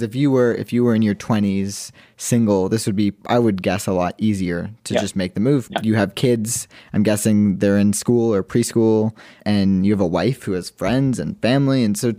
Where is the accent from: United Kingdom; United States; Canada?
Canada; born there; I am Canadian by birth.